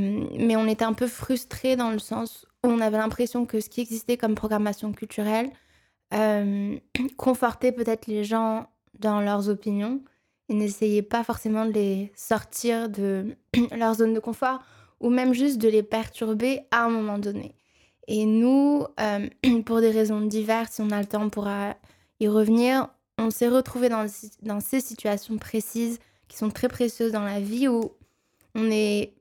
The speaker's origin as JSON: {"language": "French", "country": "Morocco", "lives_now": "Paris, France", "said": "Je suis marocaine"}